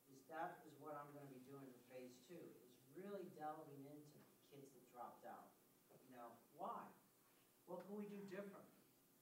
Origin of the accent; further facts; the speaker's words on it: Chicago, Illinois, United States; I'm from Chicago, so I should know this.